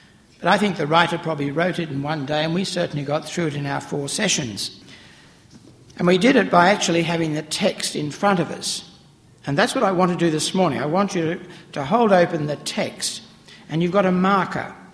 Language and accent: English; Queensland, Australia; I said that I come from Queensland, which is known as the Cinderella State